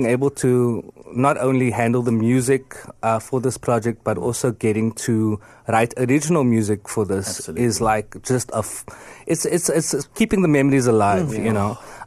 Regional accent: Athlone, Western Cape, South Africa; You know, growing up in Athlone, going to different types of schools.

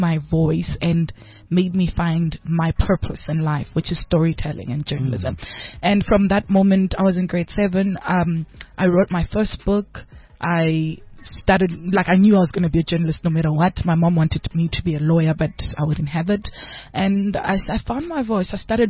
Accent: Bulawayo, Zimbabwe; born there; I was born in Zim. So I was in Zim in Kwabulawayo, Kontuziyathunqa.

